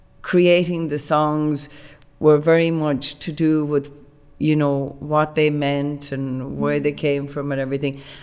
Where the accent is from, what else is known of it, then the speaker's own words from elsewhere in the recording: Ireland; English is a second language; because there was only down the west coast of Ireland, little pockets of it.